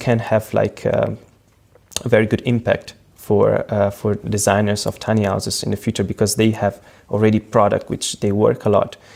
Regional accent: Italy; English is a second language; Was around going next to my hometown in Italy to companies and ask for products and materials to install into the tiny house.

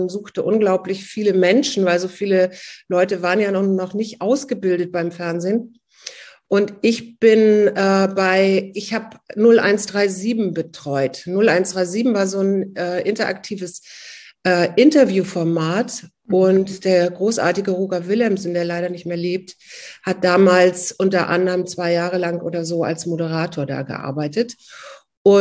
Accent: Hamburg, Germany; Also ich bin dann wirklich so am Rande von Hamburg groß geworden mit Feldern und Wiesen und Reiten und solchen Dingen.

